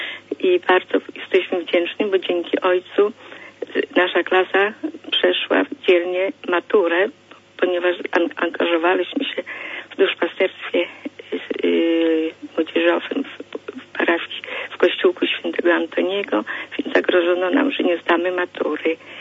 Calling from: Lublin, Lublin Voivodeship, Poland; also born or lived in Biała Podlaska; z Lublina.

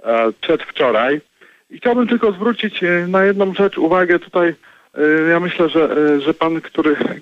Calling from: Toronto, Ontario, Canada; ja też z Toronto akurat telefonuję

